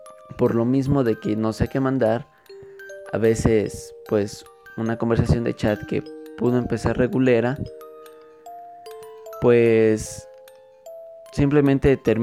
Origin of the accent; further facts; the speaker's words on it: Mexico City, Mexico; de Ciudad de México de nuevo